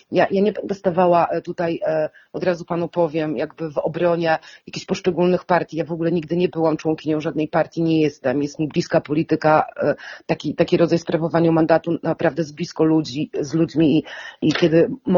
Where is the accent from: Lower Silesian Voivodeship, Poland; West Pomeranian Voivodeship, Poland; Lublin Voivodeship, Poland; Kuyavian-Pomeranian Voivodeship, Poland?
West Pomeranian Voivodeship, Poland; Barlinek; ja wychowałam się w niedużym mieście powiatowym. Ja pochodzę z Barninka